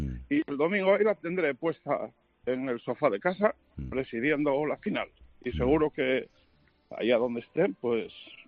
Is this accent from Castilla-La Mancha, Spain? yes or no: no; Oviedo, Asturias, Spain; Yo soy de Oviedo